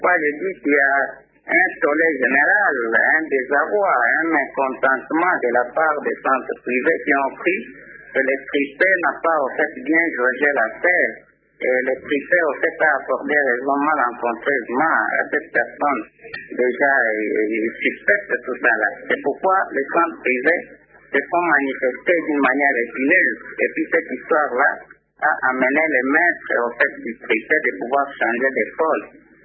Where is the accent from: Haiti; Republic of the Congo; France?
Republic of the Congo; Bon, nous sommes Congolais